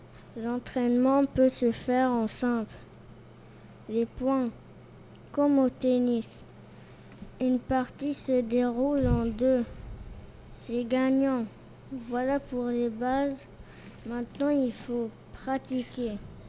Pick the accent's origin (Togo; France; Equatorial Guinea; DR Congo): Equatorial Guinea; chez nous, en Guinée équatoriale